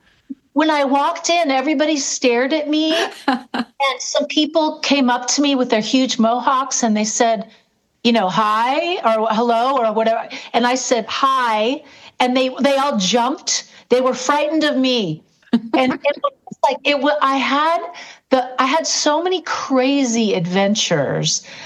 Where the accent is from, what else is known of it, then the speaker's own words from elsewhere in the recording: California, United States; I was from Southern California, right? So I was a all American girl.